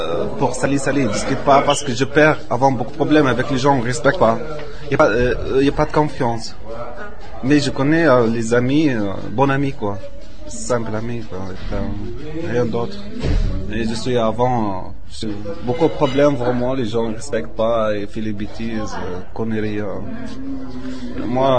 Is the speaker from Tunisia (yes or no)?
yes; Tunisia; now in Geneva, Switzerland; Moi, j'ai la Tunisie.